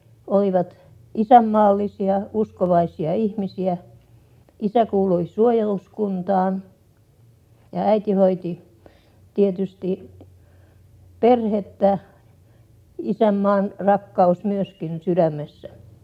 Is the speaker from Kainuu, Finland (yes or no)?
no; Teuva, South Ostrobothnia, Finland; born there; Minä olen syntynyt Teuvalla 77 vuotta sitten.